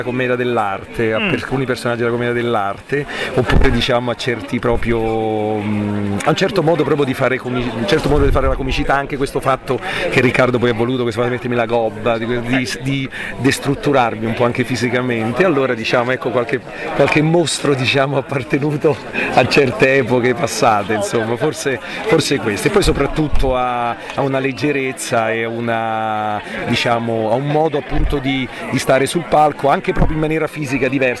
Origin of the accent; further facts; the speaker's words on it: Naples, Campania, Italy; Io, essendo napoletano